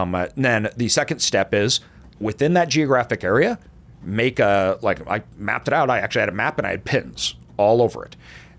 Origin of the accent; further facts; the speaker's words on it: Boise, Idaho, United States; I was born in a very small town in southern Idaho. That's where my family, most of my family still lives in there. I grew up in Boise as Boise grew, but even me growing up, Boise wasn't big.